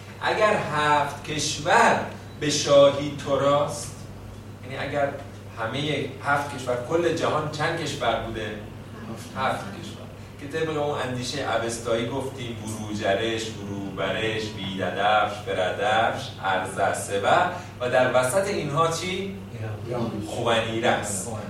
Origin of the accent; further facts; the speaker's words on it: Iran; یعنی ما ایرانیان چرا همه بلاها و بیچارگیایی که سر ما میاد، ما کی هستیم؟ ما مثلا ایرانی هستیم.